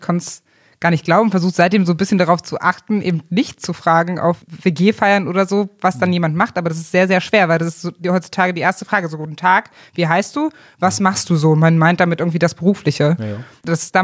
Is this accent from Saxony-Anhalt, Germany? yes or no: yes; Magdeburg, Saxony-Anhalt, Germany; Aus Magdeburg kommt nämlich ein guter, also wo ich aufgewachsen bin, da kommt ein guter Absinth her.